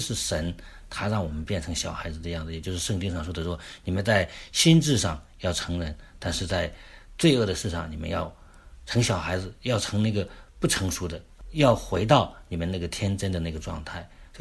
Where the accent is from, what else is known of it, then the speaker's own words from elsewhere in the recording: China; 我们中国人说赤子之心